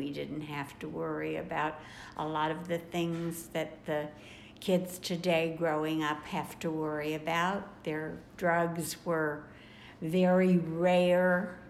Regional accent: St. Louis, Missouri, United States; I grew up in St. Louis, Missouri. I had a good childhood.

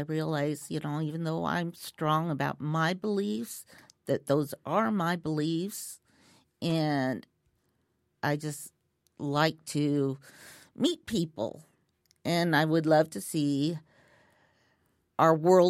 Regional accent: Wichita, Kansas, United States; also born or lived in Oklahoma / Florida; I was born and raised in Wichita, but was away for 22 years, living in Oklahoma and Florida. I moved back around 9/11/2001.

